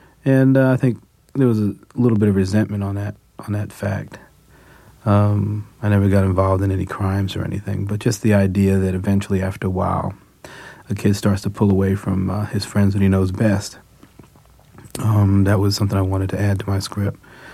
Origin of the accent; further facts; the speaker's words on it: Newark, New Jersey, United States; I grew up in Newark, New Jersey. Grew up in the projects of Newark, New Jersey.